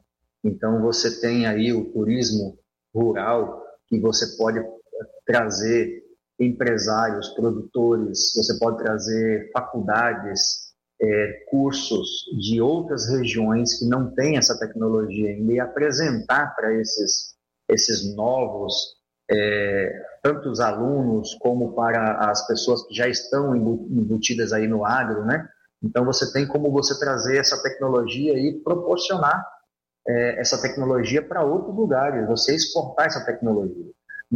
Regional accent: South Region, Brazil; now in Barreiras, Brazil; eu sou de fora, eu sou sulista já há 42 anos morando em Barreiras, então me considero um bom baiano, me considero um bom barreirense.

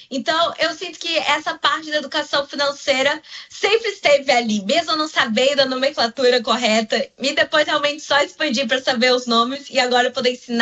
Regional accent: Apuí, Amazonas, Brazil; E eu nasci em Apuí, e quando eu morava lá, minha mãe trabalhava na secretaria.

